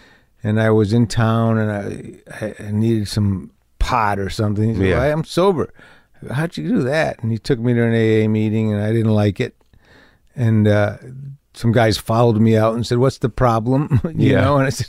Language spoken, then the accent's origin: English; Detroit, Michigan, United States; also born or lived in Los Angeles, United States; Which was me and my friends growing up in Detroit and LA, in Detroit in the early 70s, getting into some trouble.